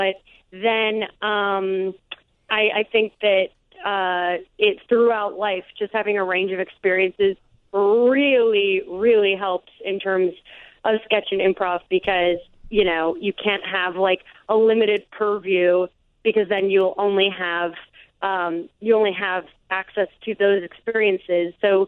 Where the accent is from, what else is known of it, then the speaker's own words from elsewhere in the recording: Chicago, Illinois, United States; Like, me growing up in Chicago with a big family, we drove everywhere.